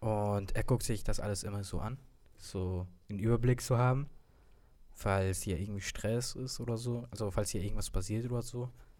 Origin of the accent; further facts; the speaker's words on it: Hamburg, Germany; wir kommen ja aus Hamburg. Das ist ein bisschen weit nach Leipzig.